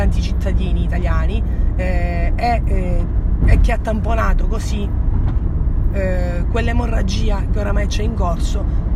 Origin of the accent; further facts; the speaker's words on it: Cosenza, Calabria, Italy; Io sono di Cosenza, come voi sapete, sono una nordista calabrese, perché Cosenza è la provincia più a nord della regione